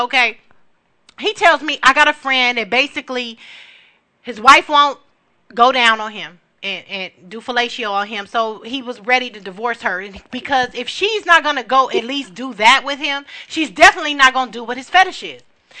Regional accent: California, United States; also born or lived in Dallas, United States; I mean, honey, I'm from California.

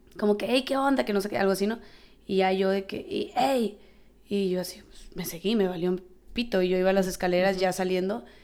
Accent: Mexico; no, soy mexicana.

